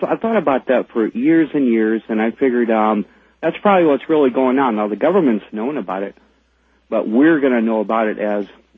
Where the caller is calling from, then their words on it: Tucson, Arizona, United States; I'm calling from Tucson, Arizona.